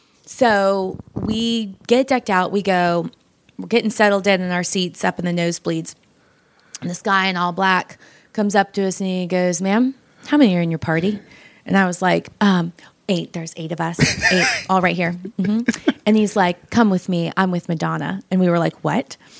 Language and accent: English; Orlando, Florida, United States; I grew up in Orlando and the only professional sport we had was the Magic.